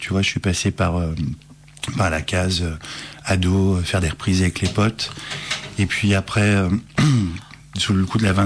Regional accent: Lyon, Auvergne-Rhône-Alpes, France; born there; also born or lived in Thonon-les-Bains; Ça fait 2 ans que je suis sur Lyon. J'ai habité longtemps, je suis né à Lyon en fait, et après j'ai longtemps habité en Haute-Savoie à Thonon-les-Bains.

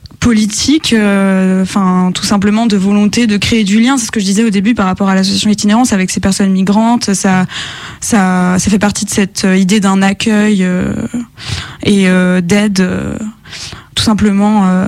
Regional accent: France; born there; je suis née en France et que j'ai tout de suite des petites été prises dans le système scolaire français. Voilà, enfin, mes parents me parlent en albanais par exemple, mais moi j'ai tendance à toujours répondre en français.

